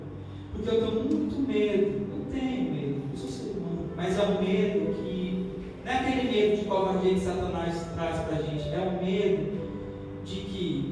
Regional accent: Pernambuco, Brazil; Eu, lá na minha cidade, eu sou de Pernambuco, né? Foi uma cidadezinha que tem 25 mil habitantes.

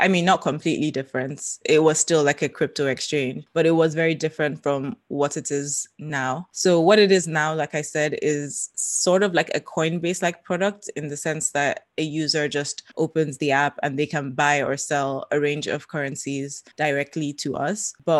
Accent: Nigeria; I'm 29 now. And for most of my life, I've lived in Nigeria. So I was born and raised

